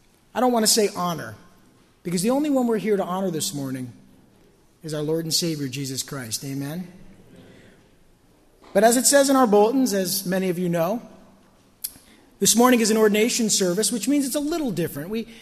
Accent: New Jersey, United States; We were living in New Jersey. We're from New Jersey. We've always lived here

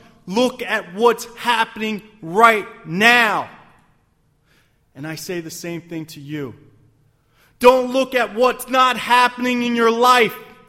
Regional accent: Philadelphia, Pennsylvania, United States; I purposely go back to Philadelphia, my hometown, and I go to my little ghetto home

